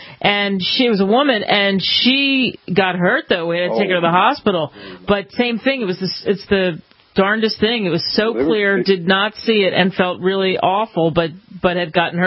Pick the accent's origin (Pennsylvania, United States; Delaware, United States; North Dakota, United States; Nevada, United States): Pennsylvania, United States; Philadelphia; Sadly, my hometown, Philly, a stone's a throw away from where I grew up.